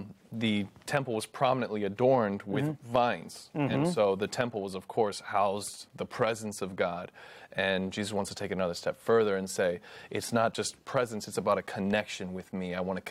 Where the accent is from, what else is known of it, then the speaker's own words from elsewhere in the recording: the South, United States; I've been, you know, attacked or hated on because of my race and other things. I grew up in the South.